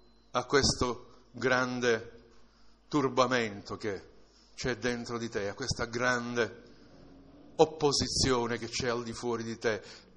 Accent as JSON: {"language": "Italian", "town": "Palermo", "region": "Sicily", "country": "Italy", "said": "so che sono palermitano"}